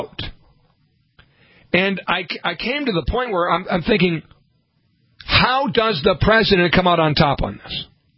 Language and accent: English; Grand Forks, North Dakota, United States; He's a Grand Forks boy. I grew up in Grand Forks.